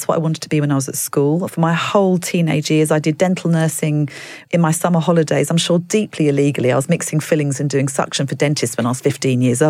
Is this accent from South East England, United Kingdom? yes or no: yes; Gravesend, South East England, United Kingdom; I grew up in Gravesend, which is not the most exciting of places.